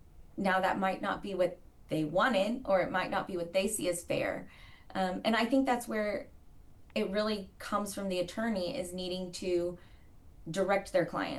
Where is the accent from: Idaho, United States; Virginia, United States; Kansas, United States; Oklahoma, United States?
Oklahoma, United States; For instance, I'm from Oklahoma, and when I lived in Oklahoma and studied in Oklahoma, they weren't allowed in Oklahoma.